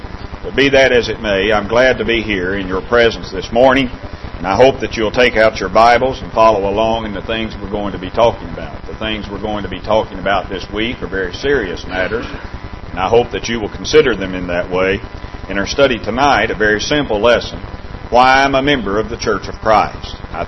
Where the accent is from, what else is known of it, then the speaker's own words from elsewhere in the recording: Horse Cave, Kentucky, United States; now in Lancaster, United States; But I like to remind folks, just for clarity, that I'm from Horse Cave, Kentucky.